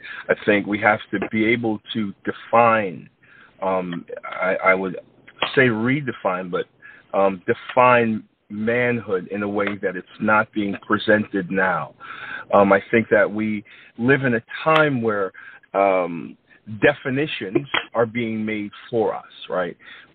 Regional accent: Brooklyn, New York, United States; Born and raised in Brooklyn, New York.

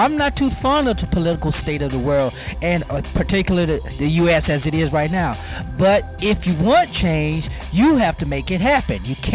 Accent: Louisiana, United States; I'm hailing from Cajun Land, USA

